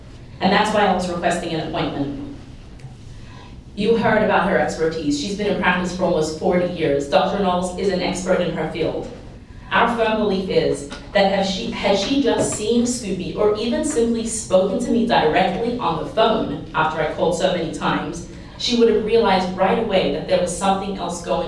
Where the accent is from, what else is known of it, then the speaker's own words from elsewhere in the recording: Australia; I'm originally from Australia. We may have some different vernacular